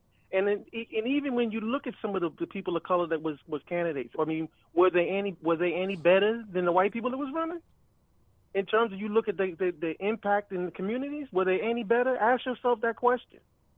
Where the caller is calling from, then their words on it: New York City, New York, United States; I'm calling you from New York City, and you know, the coronavirus is breaking out over here and stuff.